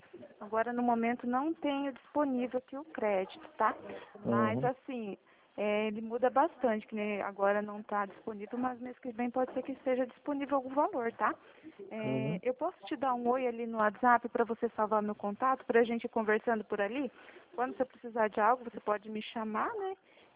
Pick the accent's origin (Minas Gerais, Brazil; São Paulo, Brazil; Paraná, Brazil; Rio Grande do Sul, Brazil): Paraná, Brazil; Toledo; Eu sou aqui de Toledo.